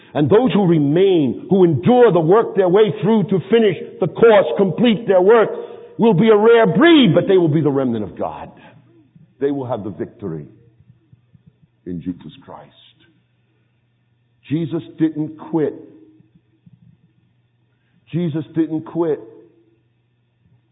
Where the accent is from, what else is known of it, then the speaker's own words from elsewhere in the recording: New York, United States; Because I was a boxer, I was poor, and I'm a New Yorker.